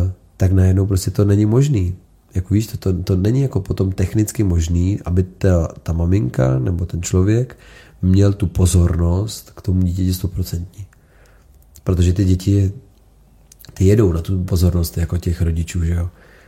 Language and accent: Czech; Vysočina Region, Czechia; mám výhodu, že jsem z Vysočiny, z malé vesnice